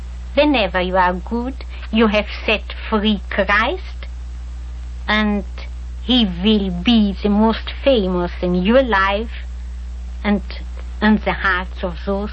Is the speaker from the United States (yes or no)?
no; Romania; moved away; Together with … we came to the free world, to the West. We came from Romania, a beautiful country, with snow, with sunshine, with mountains, with rivers.